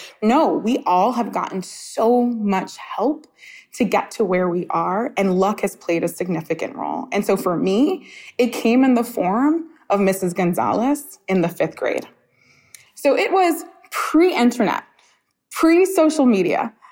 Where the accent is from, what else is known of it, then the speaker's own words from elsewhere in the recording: New York City, New York, United States; I grew up in Coney Island, Brooklyn.